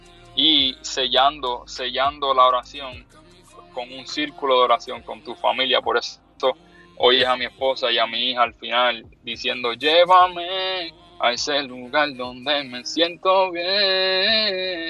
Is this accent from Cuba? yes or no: no; Puerto Rico; now in Orlando, United States; Ella es de Puerto Rico también, yo soy de Puerto Rico.